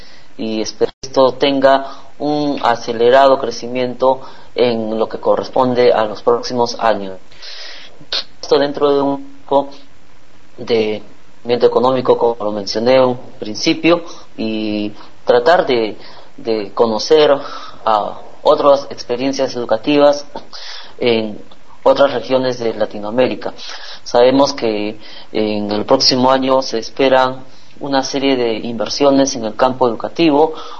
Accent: Lima, Peru; Mira, yo soy de Lima, Perú.

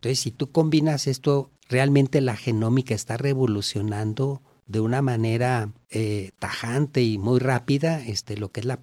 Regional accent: Durango, Mexico; Y entonces, por circunstancias familiares, regresé a mi tierra, aquí a Durango

